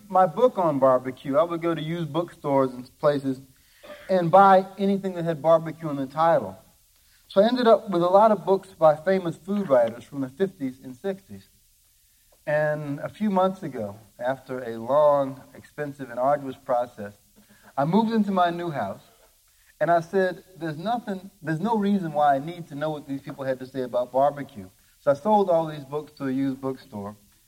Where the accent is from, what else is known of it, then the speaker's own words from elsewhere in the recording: Louisiana, United States; I'm from Louisiana, and, you know, we border Texas, and so we kind of used to the stuff Texas people say.